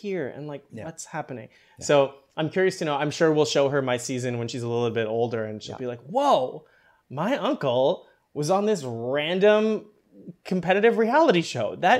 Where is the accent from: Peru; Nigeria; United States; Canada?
Canada; born there; You know, I have parents who were born in the Philippines. They immigrated to Canada. I was born in Canada. I don't speak any Filipino dialect myself.